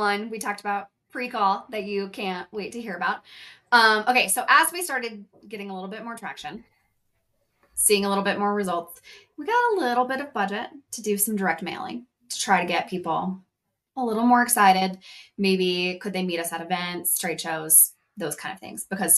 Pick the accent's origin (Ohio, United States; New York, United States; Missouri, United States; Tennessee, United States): Tennessee, United States; I'm from Tennessee.